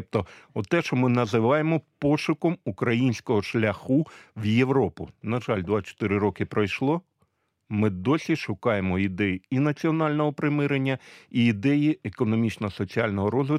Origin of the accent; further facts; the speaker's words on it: Luhansk Oblast, Ukraine; це період шахтарських страйків 1998 року, які прокотилися по моїй рідній Луганщині.